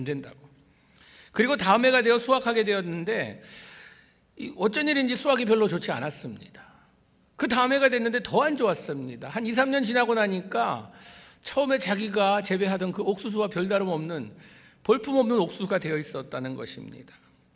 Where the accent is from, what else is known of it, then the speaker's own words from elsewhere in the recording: South Korea; now in United States; 우리가 한국을 떠나 이민자로서 미국에 와서 산다는 이것은